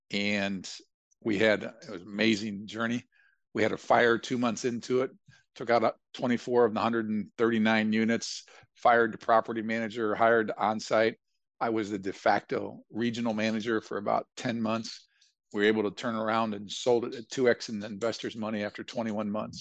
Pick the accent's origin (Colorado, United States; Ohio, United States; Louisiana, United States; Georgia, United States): Ohio, United States; I say it's only 50 because I'm from Ohio.